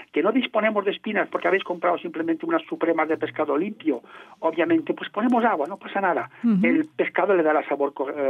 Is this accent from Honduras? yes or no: no; Spain; also born or lived in Balearic Islands; yo como medio catalán, medio mallorquín